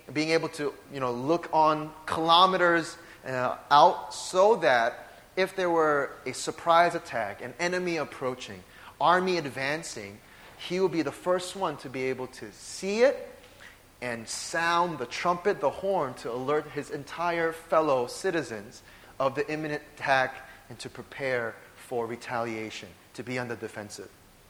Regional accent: United States; Okay, so I am of Korean descent, if you know. If you don't know, now you know. But I was born and raised in America, and so a big part of who I am is American

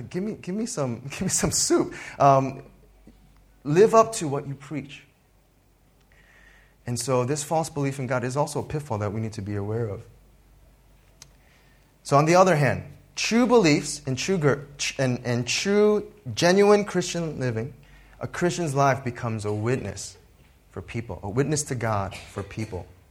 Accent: New York, United States; now in Indonesia; I'm comfortable and satisfied with my hometown of New York.

